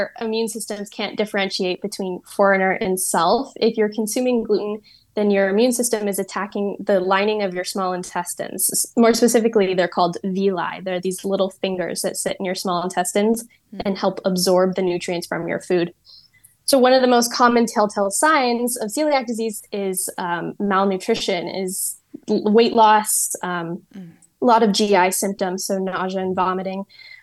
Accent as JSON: {"language": "English", "country": "United States", "lives_now": "Florence, Italy", "said": "I post just all about my life as a celiac living in Florence as an American."}